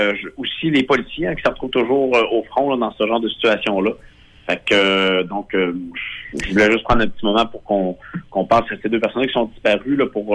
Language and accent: French; Sainte-Flavie, Quebec, Canada; born there; je suis né à Sainte-Flavie, mais dans le deuxième rang.